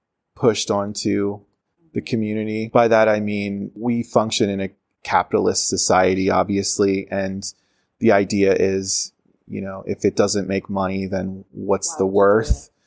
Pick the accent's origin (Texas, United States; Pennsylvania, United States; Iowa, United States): Pennsylvania, United States; and that was something I grew up with in Pennsylvania and I thought was only Pennsylvanian, especially Pittsburgh area.